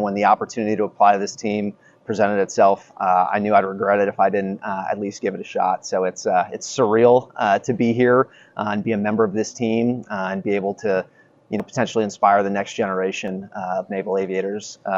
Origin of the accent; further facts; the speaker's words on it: San Francisco, California, United States; I grew up in San Francisco, California, and my first introduction to the Blue Angels was seeing an air show.